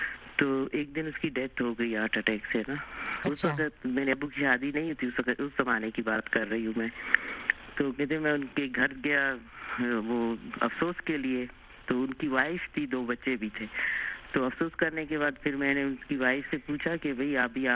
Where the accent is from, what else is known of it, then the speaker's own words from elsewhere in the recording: Sibi, Balochistan, Pakistan; میں سبھی سے بلانگ کرتی ہوں. بلوچستان کا ایک شہر ہے اور میری پیدائش وہیں کی ہے.